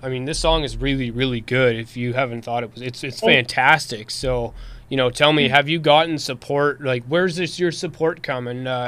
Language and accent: English; Toronto, Ontario, Canada; I mean, growing up, I'm from Toronto, Canada, and a lot of my listeners are Canadian, and cheerleading isn't exactly the biggest thing up here.